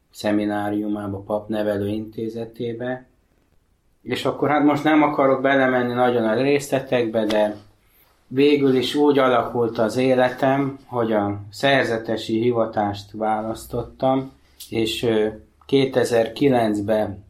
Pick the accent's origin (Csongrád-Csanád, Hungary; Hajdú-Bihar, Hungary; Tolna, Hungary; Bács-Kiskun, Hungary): Tolna, Hungary; Györköny; also born or lived in Paks; 1977-ben születtem Pakson, de Paks mellett egy kis faluba, Györkönybe nőttem fel.